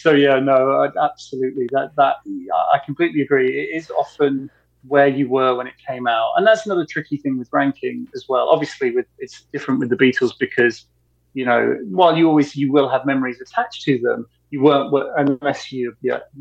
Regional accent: United Kingdom; Well, I'm British

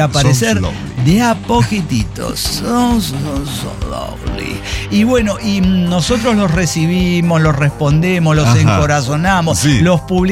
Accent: Mexico; Es porque soy mexicano.

